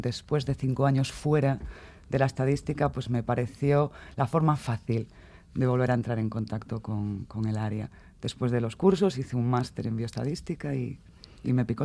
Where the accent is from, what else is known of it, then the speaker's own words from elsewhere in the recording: Galicia, Spain; soy gallega